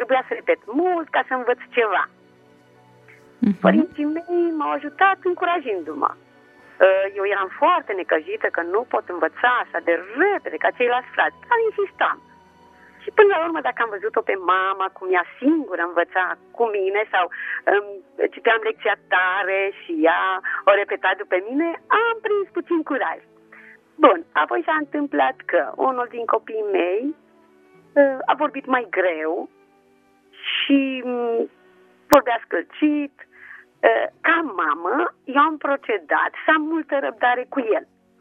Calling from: Pitești, Argeș, Romania; din Pitești.

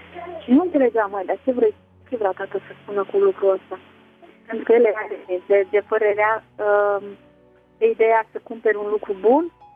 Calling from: Italy; Da, vă sunt din Italia, vă ascult pe internet.

